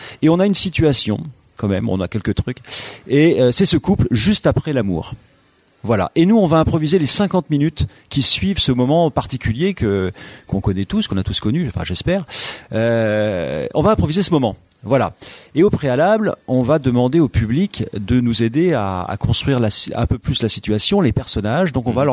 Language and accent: French; South-West, France; si tu ne prononces pas le S, comme on est du Sud-Ouest